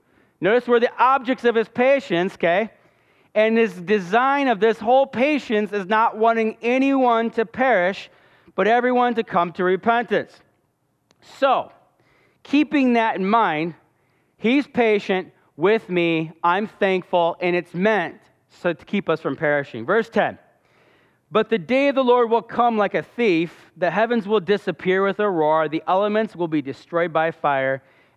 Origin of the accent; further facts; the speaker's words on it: Illinois, United States; Now, I grew up in the Northwest Illinois